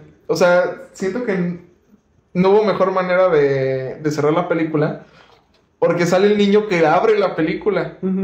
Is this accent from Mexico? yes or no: yes; Mexico; a lo mejor no sé si porque somos mexicanos, como que te identificas un poquito más.